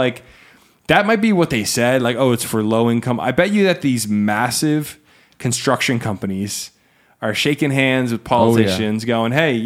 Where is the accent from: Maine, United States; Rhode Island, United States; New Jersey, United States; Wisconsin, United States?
New Jersey, United States; I grew up in Union County in a nice little town, and it just seems in Union County and most of North Jersey, I don't know what South Jersey is like